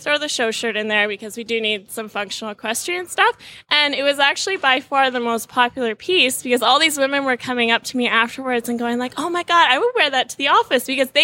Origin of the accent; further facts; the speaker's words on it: Vancouver, British Columbia, Canada; We're from Vancouver, Canada.